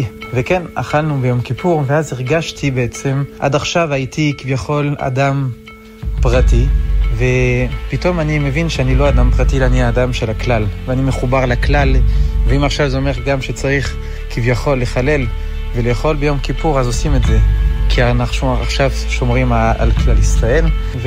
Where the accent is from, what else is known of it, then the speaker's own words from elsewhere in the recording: France; Hebrew is a second language; now in Modiin, Israel; עליתי לארץ ב-2003 מצרפת, למדתי בישיבה גבוהה בירושלים שנתיים